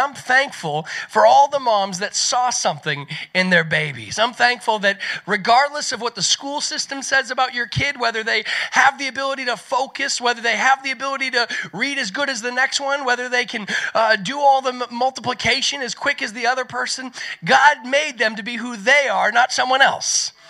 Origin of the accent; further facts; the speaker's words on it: the South, United States; But I'll tell you, I grew up in the South